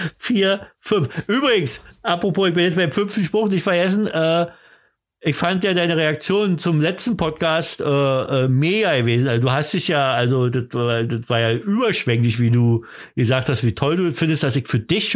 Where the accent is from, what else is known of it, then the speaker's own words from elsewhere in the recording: East Germany, Germany; Nee, die hießen früher bei uns im Osten, hießen die Lackbilder.